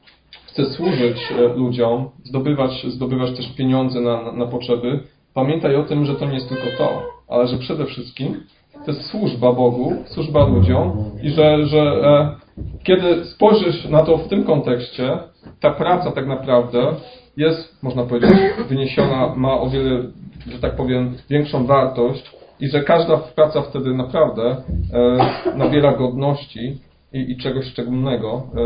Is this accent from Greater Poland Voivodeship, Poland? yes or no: yes; Poznań, Greater Poland Voivodeship, Poland; ja wiem, że jestem z Poznania